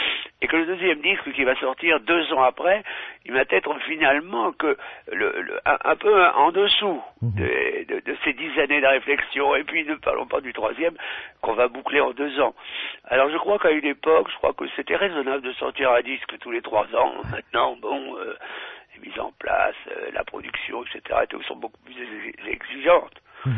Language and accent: French; France; born there; Vous savez que c'est d'autant plus drôle que je suis né à l'Etre